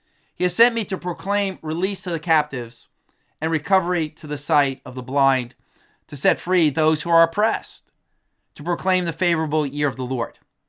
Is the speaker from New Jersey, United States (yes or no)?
yes; New Milford, New Jersey, United States; The other day, my sister pointed out on Zillow the house that I grew up in New Milford, New Jersey.